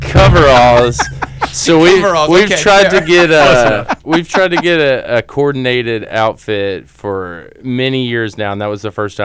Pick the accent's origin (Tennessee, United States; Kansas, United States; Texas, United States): Tennessee, United States; Chattanooga; I'm from Chattanooga, Tennessee, and I sing and play guitar.